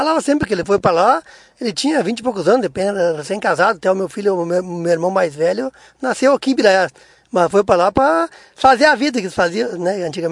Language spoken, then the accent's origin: Portuguese; São Carlos, Brazil; also born or lived in Abelardo Luz; E na década de 83 retornamos à querência do pai e da mãe aí, e se radicalizamos ali em Barretos, na verdade, em São Carlos, por ali. E ali que nós passamos a nossa adolescência maior. Era de São Carlos, depois casei, vim para os Barretos e estamos aí até hoje.